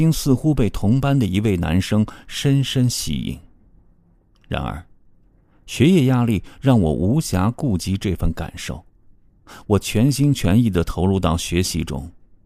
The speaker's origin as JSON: {"language": "Chinese", "region": "Shandong", "country": "China", "tie": "born or raised there", "said": "我出生在山东一个小县城，小时候爸妈忙工作，经常锁门而去，留我一个人在家"}